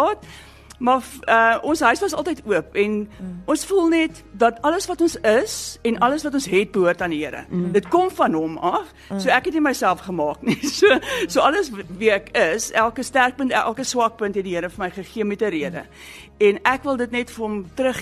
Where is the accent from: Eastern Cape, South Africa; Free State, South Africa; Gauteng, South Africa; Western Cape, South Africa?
Gauteng, South Africa; Pretoria; ek is het in Pretoria groot geword, in die kerk groot geword